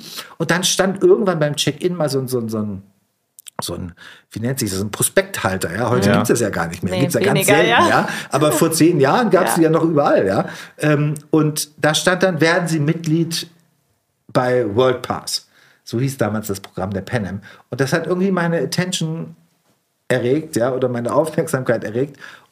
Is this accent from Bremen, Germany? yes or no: yes; Bremen, Germany; moved away as an adult; Ich komme eigentlich aus Bremen und habe mich dann so offiziell abgemeldet und bin zum Studieren nach Berlin.